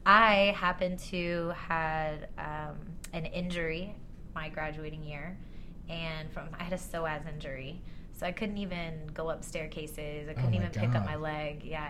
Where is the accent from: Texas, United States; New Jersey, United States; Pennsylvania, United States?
Texas, United States; Dallas; I was born and raised in Dallas, Texas.